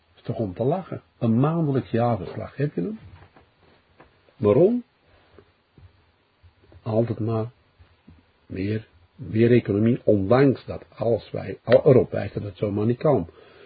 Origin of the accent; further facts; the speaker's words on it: Belgium; Ik moet altijd lachen als Belg.